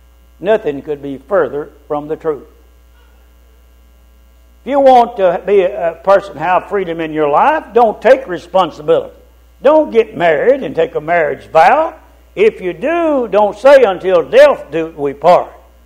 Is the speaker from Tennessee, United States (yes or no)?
yes; Shackle Island, Tennessee, United States; When I grew up in Shackle Island, everybody was gone from home on Sunday morning.